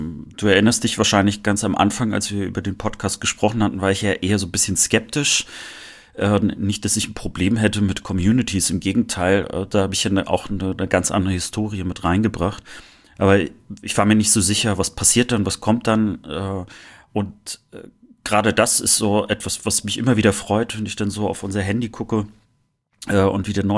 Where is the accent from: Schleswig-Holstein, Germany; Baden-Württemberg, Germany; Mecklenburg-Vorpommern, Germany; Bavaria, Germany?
Mecklenburg-Vorpommern, Germany; Rostock; wieder auch also Warnemünde zu sehen und Rostock zu spüren. Also ich merke schon, dass es doch noch meine Heimat ist. Also die Entfernung ist noch nicht da. Also ich fühle mich trotzdem dort noch zu Hause.